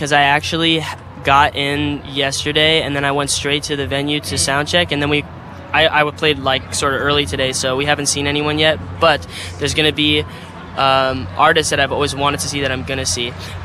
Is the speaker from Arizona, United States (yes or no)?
yes; Arizona, United States; I'm from Arizona.